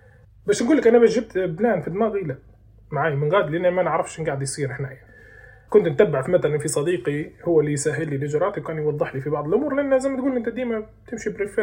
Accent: Libya; من مواد تختلف عن اللي عندنا في ليبيا

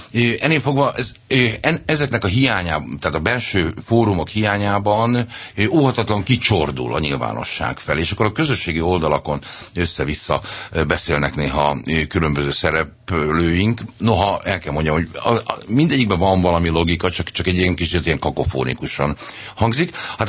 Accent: Budapest, Hungary; én a 13. kerületben nőttem föl, mindenféle értelemben, emberként és gyerekként és politikailag is mindenféle. Tehát nekem nagyon erősek a 13. kerületi kötődéseim.

